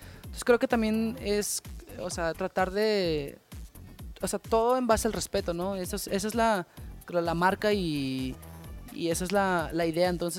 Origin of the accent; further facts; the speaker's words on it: Chihuahua, Mexico; Nosotros somos de Chihuahua, también Chihuahua es una ciudad muy pequeña, entonces la gente vive de otra manera, ¿no?